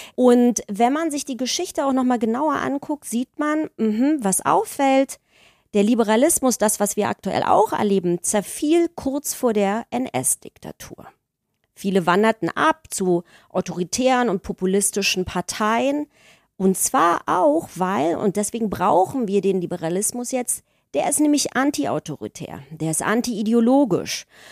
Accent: Germany; Ich bin ja hinter der Mauer aufgewachsen in der DDR

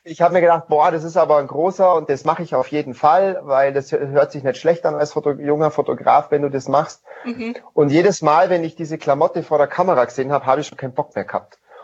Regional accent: Bavaria, Germany; ich bin im Allgäu aufgewachsen

